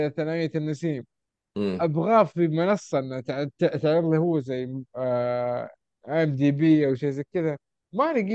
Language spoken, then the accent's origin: Arabic; Saudi Arabia; أكيد متأكدين كسعوديين أو كجانر سعودية أو في السوق السعودي